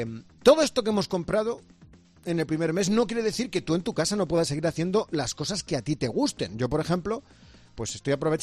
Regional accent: Spain; ¿qué somos los españoles sin piscina?

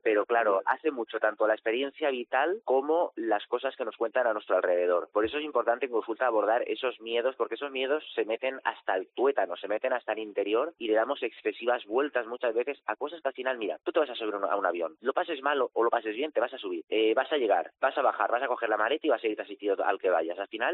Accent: Alicante, Valencian Community, Spain; Claro, tú y yo que somos de Alicante, ahora nos vamos a Barcelona y vamos en coche

